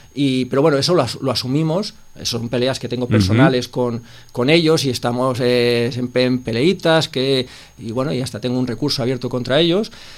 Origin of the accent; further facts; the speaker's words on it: Sitges, Catalonia, Spain; Claro, yo soy de Sitges, pero no vivo mucho por aquí, pero mis padres sí.